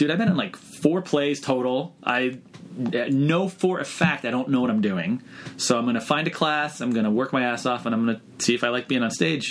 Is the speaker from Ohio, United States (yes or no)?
no; Connecticut, United States; I grew up in Connecticut.